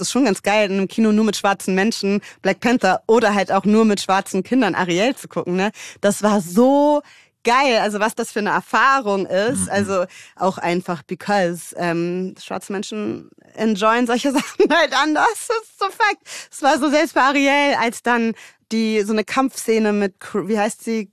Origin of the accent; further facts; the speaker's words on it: Hamburg, Germany; ich bin in Mümmelmannsberg aufgewachsen, im Hamburger Osten. Und das ist sehr, sehr migrantischer Stadtteil schon immer gewesen.